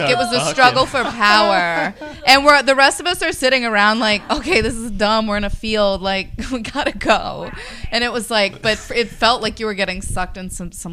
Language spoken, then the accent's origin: English; the South, United States; Yeah, I'm from the South.